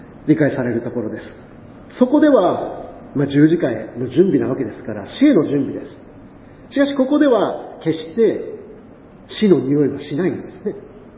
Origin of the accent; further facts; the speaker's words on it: Hiroshima, Japan; で、私今広島で育ったんですけれども